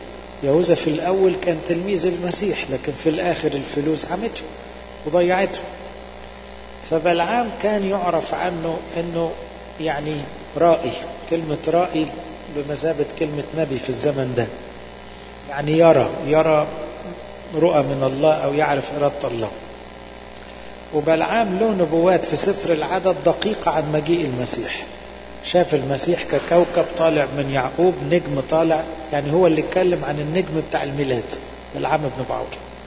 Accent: Egypt; احنا كمصريين اكتر شعب يصح نفتخر ببلدنا وبأصلنا

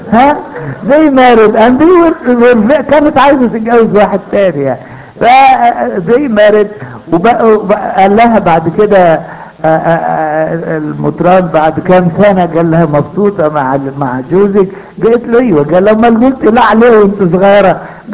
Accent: Upper Egypt, Egypt; ساعات بيحصل ايه بقى حصلت عندنا في الصعيد

